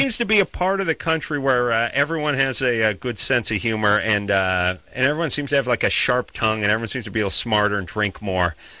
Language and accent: English; North Hollywood, California, United States; Like, I grew up in North Hollywood.